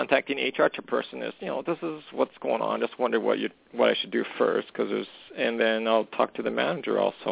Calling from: Alberta, Canada

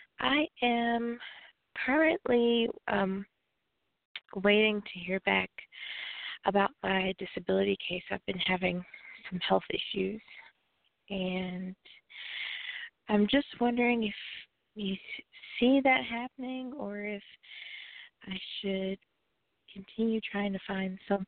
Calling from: Hawaii, United States; I'm calling from Hawaii.

